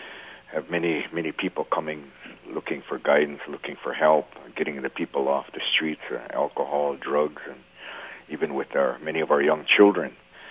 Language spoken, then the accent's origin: English; Wisconsin, United States; originally from Wisconsin, and I've traveled quite a bit throughout the world as a professional dancer.